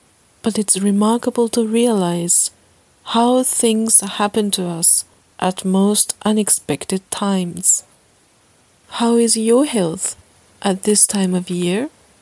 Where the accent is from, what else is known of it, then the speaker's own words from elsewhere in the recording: Sendai, Miyagi, Japan; English is a second language; This is the third time that I speak to you from my hometown, Sendai, in Japan.